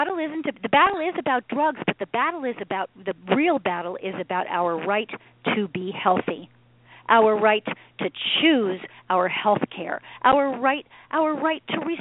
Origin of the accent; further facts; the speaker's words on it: New York, United States; And I said, "I'm not angry. I'm from New York."